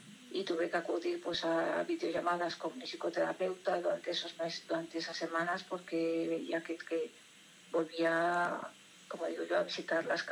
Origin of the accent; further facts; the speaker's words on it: Valladolid, Castile and León, Spain; porque yo soy de Valladolid